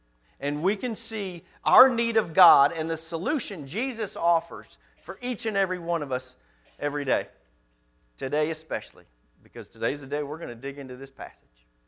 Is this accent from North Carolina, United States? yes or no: no; South Bend, Indiana, United States; born there; I was born in South Bend, Indiana.